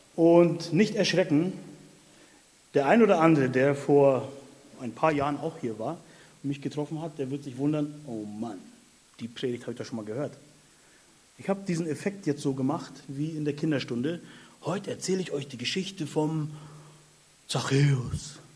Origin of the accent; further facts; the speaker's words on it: Mecklenburg-Vorpommern, Germany; Ich komme ursprünglich aus Mecklenburg-Vorpommern, also bin ein Original-Ost.